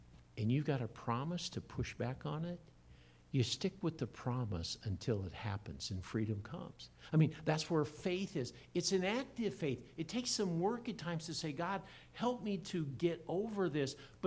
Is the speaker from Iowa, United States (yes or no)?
yes; Iowa, United States; Many of you know I grew up in Iowa. My father sold farm equipment, International Harvester farm equipment, in the area